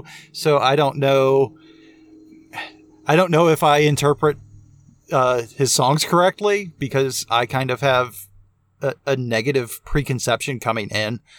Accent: Southeast, United States; And, you know, growing up in the Southeast, it's relevant.

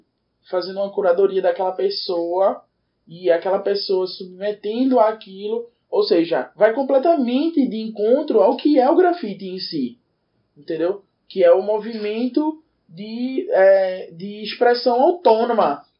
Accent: Recife, Pernambuco, Brazil; sou eu que vim de Tabatinga, zona oeste de Recife

